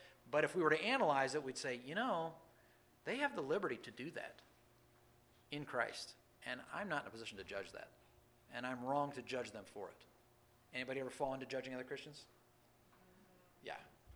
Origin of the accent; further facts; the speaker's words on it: United States; Growing up in America, we didn't pray before we moved the car.